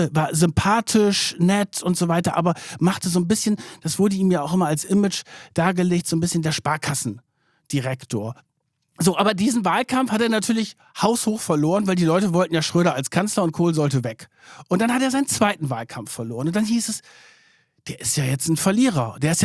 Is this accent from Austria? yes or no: no; Germany; Ich komme aus der Nähe von Bremen